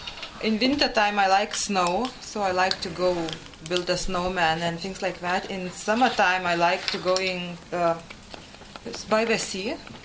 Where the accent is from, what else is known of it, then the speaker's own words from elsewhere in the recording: Lithuania; I am coming from Lithuania.